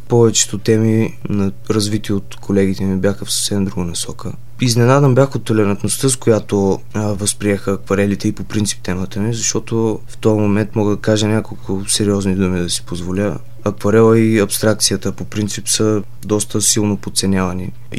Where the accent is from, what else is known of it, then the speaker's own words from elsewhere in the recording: Shumen, Shumen Province, Bulgaria; Родом съм от Шумен.